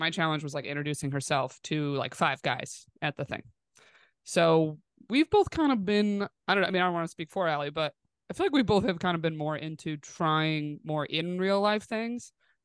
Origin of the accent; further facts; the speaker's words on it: Binghamton, New York, United States; now in Los Angeles, United States; I recently moved to LA, and I'm originally from upstate New York, Binghamton